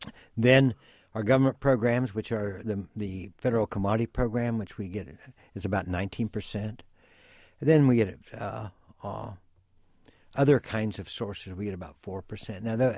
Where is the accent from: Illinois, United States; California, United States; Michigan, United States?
Illinois, United States; Casey; I grew up in Casey, Illinois, or KZ, as the people in Clark County pronounce it.